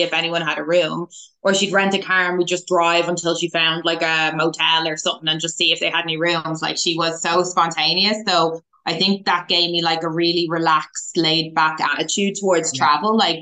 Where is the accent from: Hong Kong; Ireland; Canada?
Ireland; also born or lived in New Zealand; I was born in New Zealand and we brought us over to Ireland, and I was kind of doing like long haul from when I was a toddler